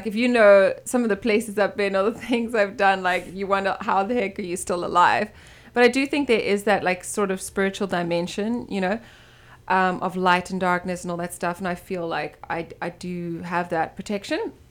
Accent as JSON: {"language": "English", "country": "South Africa", "said": "So I'm from South Africa. Surprisingly, we don't have lions and giraffes floating around the streets is what everyone thinks."}